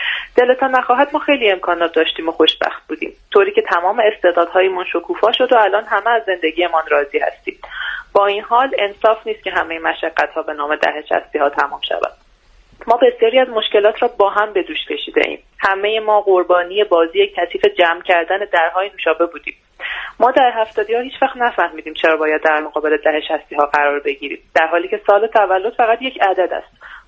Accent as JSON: {"language": "Persian", "town": "Lavasan", "region": "Tehran Province", "country": "Iran", "said": "اهل منطقه اطراف لواسان."}